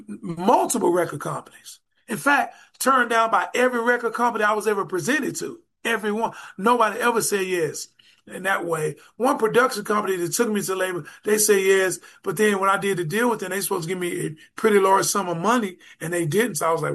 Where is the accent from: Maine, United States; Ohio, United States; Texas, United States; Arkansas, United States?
Texas, United States; Dallas; You know, because I come from Dallas in church. Like when I came out of Dallas, my brothers and I and another guy named Carnell Morrell, we had all the gigs.